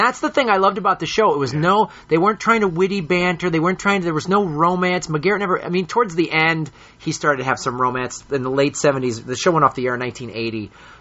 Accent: Midwest, United States; First of all, growing up in the Midwest, it's this wonderful postcard for Hawaii.

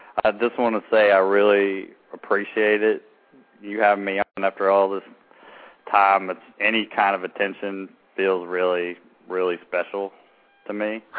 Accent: San Angelo, Texas, United States; also born or lived in Dallas / Fort Worth; Yes, I was originally from West Texas, San Angelo, Texas, and then I moved to Dallas and Fort Worth for a few years, and went to DeVry Institute.

